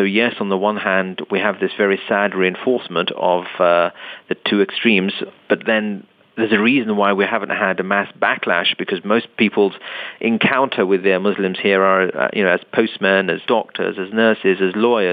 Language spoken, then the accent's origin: English; London, United Kingdom; I was born and raised in London